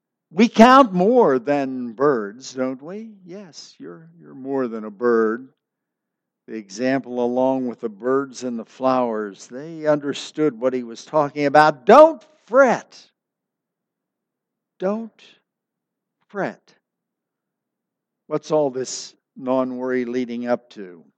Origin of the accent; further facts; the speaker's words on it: Ohio River, United States; I grew up on the Ohio River, literally. And I've told you before that we were used to floods.